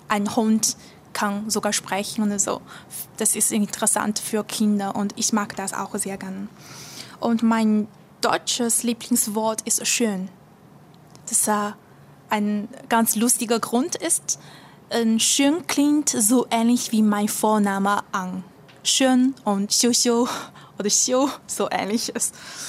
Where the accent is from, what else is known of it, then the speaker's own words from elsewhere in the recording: Shanghai, China; German is a second language; Ich komme aus Shanghai, das ist eine große Stadt Chinas. Ich bin geboren im Jahr 1985.